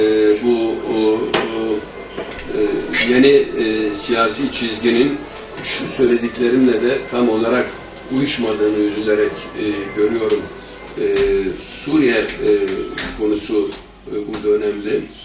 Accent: Ankara, Turkey; Karadeniz kökenli bir Ankaralı olarak öyle diyeyim.

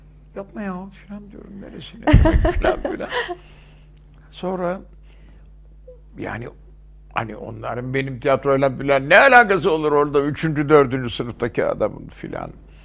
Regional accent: Istanbul, Turkey; Evet, İstanbulluyum. 8-9 göbek şeyim, sülalem. Hem baba hem anne tarafımdan İstanbullu hepsi. Ninelerim, dedelerim filan hepsi öyle.

